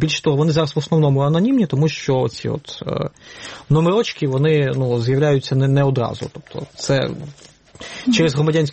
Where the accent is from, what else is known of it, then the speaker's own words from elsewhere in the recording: Rivne Oblast, Ukraine; Рівненщина, я сам з Рівненщини, скажімо так.